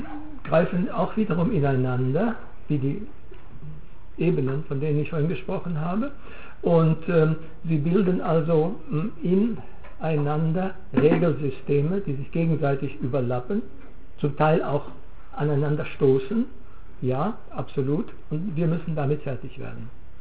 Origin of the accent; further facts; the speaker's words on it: Bavaria, Germany; ich bin Bayer, ich bin Deutscher